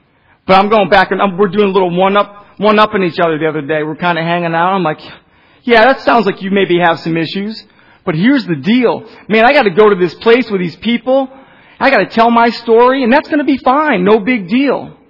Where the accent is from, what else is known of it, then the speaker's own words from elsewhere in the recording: Portland, Maine, United States; I'm from the Portland, Maine area, which is where I did most of my growing up and a lot of my running and a lot of my drinking.